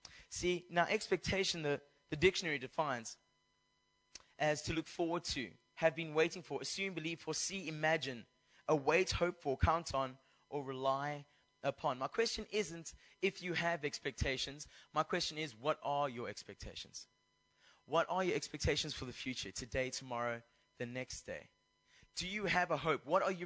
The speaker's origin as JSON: {"language": "English", "country": "South Africa", "said": "I'm from South Africa."}